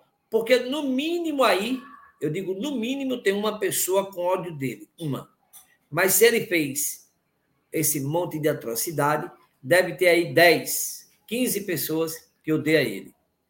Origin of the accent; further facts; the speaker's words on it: Aracaju, Sergipe, Brazil; Aracaju, a minha terra